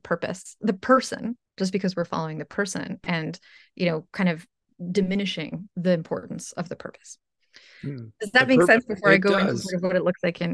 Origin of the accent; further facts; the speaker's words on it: Ukraine; moved away; I'm from Ukraine originally.